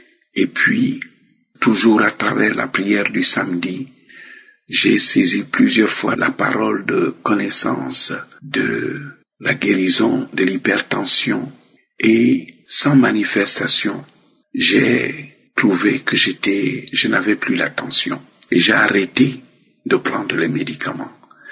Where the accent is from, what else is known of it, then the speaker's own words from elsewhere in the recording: Cameroon; now in France; Je suis Camerounais vivant en France